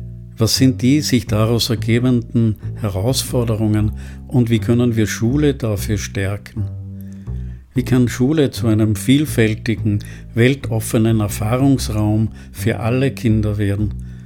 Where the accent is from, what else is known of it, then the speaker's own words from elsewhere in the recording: Tyrol, Austria; Ich bin in Tirol aufgewachsen